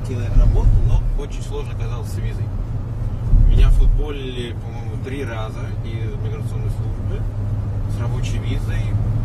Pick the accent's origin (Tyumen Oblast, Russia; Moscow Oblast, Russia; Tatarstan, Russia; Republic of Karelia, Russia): Moscow Oblast, Russia; Khimki; Я из Москвы, ну, вернее, не то чтобы из Москвы, из Химок.